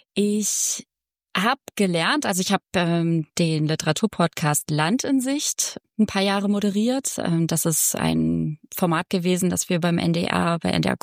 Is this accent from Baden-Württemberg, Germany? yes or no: no; Parchim, Mecklenburg-Vorpommern, Germany; über meine Heimat zu sprechen, die Mecklenburg-Vorpommern und Parchim ist, und davon zu reden, was das für mich bedeutet.